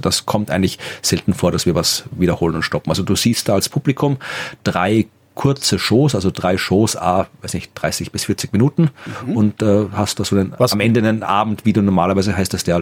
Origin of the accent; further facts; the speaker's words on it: Lower Austria, Austria; Das ist einfach hier, also Oberbergern, das ist so eine kleine Ortschaft in der Nähe, da wo ich herkomme, in der Nähe von Krems.